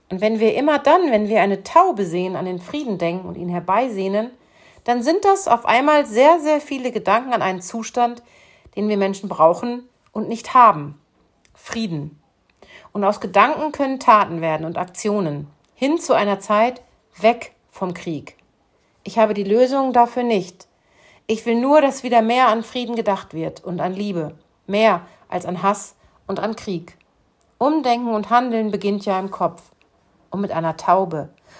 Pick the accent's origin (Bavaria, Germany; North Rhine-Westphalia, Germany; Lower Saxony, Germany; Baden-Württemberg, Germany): Lower Saxony, Germany; Hameln; born there; Und das ist als gebürtige Hamelnerin schon eine Ansage.